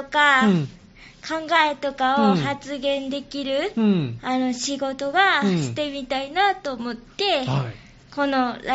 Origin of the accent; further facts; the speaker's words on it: Nishiwaki, Hyogo, Japan; now in Osaka, Japan; もともと生まれは兵庫県の西脇市というところです